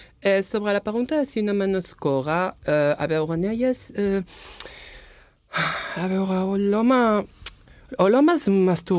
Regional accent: France; Spanish is a second language; Yo soy francesa, no me entero de cosa

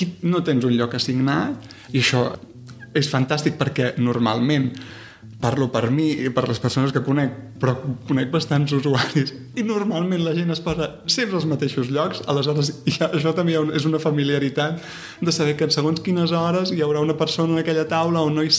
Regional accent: Catalonia, Spain; la recordo perfectament perquè jo sóc del Penedès

